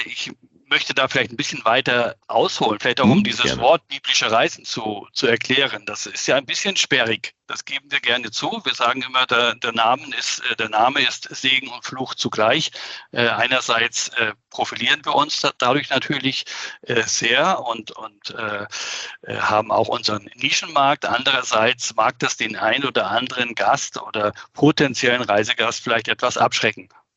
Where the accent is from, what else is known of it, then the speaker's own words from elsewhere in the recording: Schleswig-Holstein, Germany; anschließend eine Woche in meiner alten Heimat in Norddeutschland, ganz nahe an der Flensburger Förde.